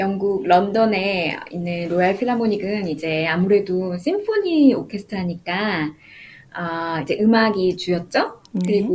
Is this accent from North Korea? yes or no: no; South Korea; 아마 한국 사람으로서는 최초라고 알고 있어요.